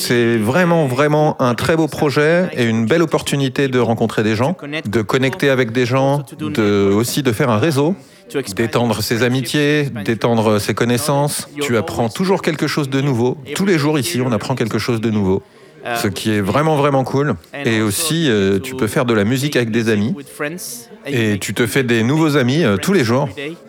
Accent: Chile; also born or lived in Germany; je suis un percussionniste, je viens du Chili, j'ai 30 ans, j'ai habité à Berlin pendant 3 ans et là j'ai pour projet de venir habiter en France cette année.

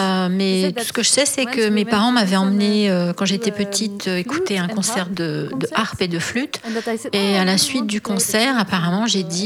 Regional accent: France; now in Brussels, Belgium; je suis française, mais maintenant j'habite en Belgique, à Bruxelles, depuis 6 ans.

